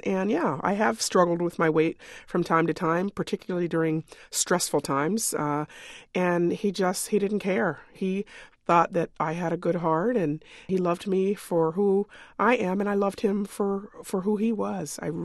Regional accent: Kentucky, United States; I'm an Army brat and I grew up near Fort Knox

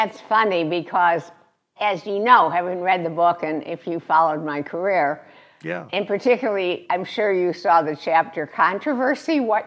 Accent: Chicago, Illinois, United States; That's a picture of the apartment building I grew up in on Bittersweet in Chicago, which ran one block.

